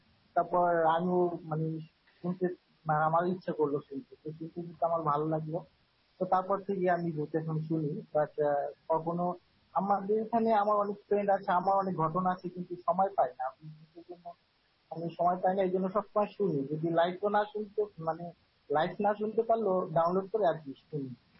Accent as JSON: {"language": "Bangla", "country": "Bangladesh", "said": "আমি বাংলাদেশি"}